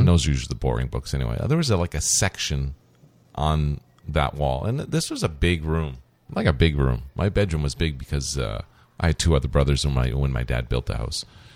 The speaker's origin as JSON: {"language": "English", "town": "Belle River", "region": "Ontario", "country": "Canada", "tie": "born or raised there", "said": "which, you know, I grew up in Belle River"}